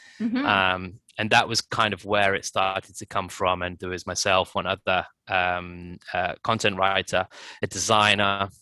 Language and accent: English; United Kingdom; or obviously US, so myself being British, at the time my colleague was American.